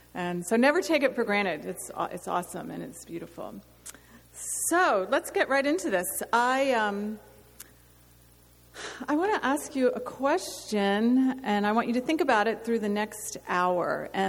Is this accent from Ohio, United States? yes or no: no; Virginia, United States; also born or lived in overseas / Atlanta, Georgia; You know, I'm from the East Coast, from Virginia, and we've lived overseas the majority of our married life. We've been in Atlanta, Georgia, the last 3 years.